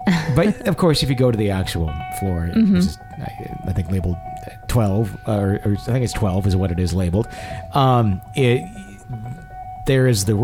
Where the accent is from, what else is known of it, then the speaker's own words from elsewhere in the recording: Fond du Lac, Wisconsin, United States; There was a hotel in my hometown in Fond du Lac, Wisconsin